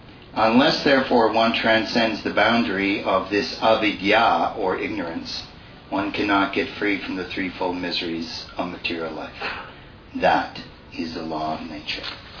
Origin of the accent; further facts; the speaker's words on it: Canada; because I grew up in Canada.